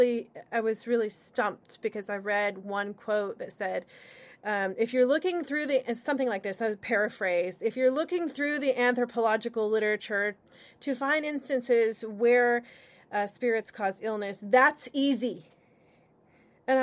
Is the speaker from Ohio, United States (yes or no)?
yes; Ohio, United States; I am a Westerner, right? I grew up in Northwest Ohio. I have a very rural background.